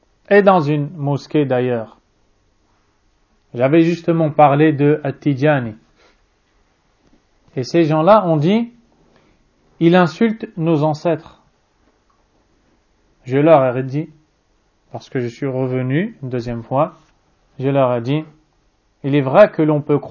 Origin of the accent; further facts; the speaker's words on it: Algeria; est originaire d'Algérie, qui est mon pays d'origine.